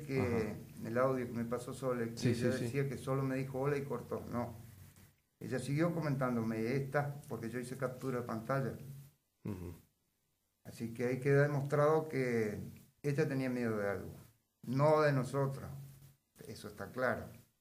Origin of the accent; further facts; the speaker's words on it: Santa Fe, Argentina; Yo soy de Santa Fe.